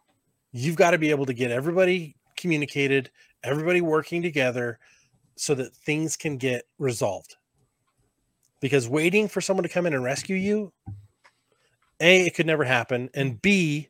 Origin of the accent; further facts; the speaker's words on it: Colorado, United States; also born or lived in Idaho; I'm originally from Idaho, grew up in Colorado, but is in Idaho.